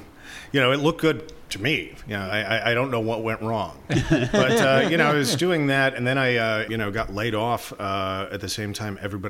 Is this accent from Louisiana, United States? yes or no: no; Houston, Texas, United States; Born and raised in Houston.